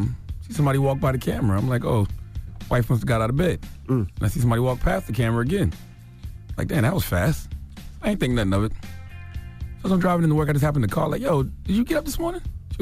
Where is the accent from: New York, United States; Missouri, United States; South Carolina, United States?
South Carolina, United States; Moncks Corner; I'm from Monk's Corner, South Carolina. I've seen ghosts before.